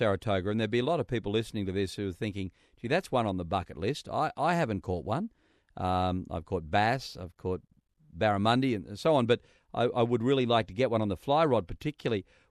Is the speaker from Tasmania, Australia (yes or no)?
no; New South Wales, Australia; for a lot of us in New South Wales, they're a new species